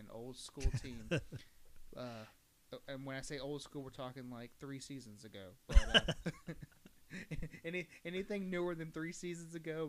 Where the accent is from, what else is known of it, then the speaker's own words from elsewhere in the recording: Virginia, United States; I grew up in Virginia, so. Like a couple of my teams, you'll wonder, well, why does he live in North Carolina and likes those teams?